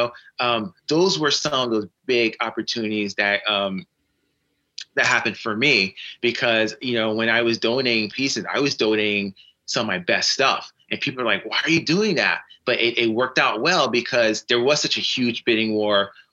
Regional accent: New York, United States; You know, I'm a New Yorker.

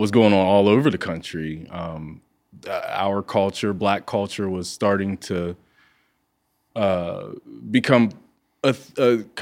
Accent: Zanesville, Ohio, United States; now in Akron, United States; Oh, yeah, that's important. Zanesville

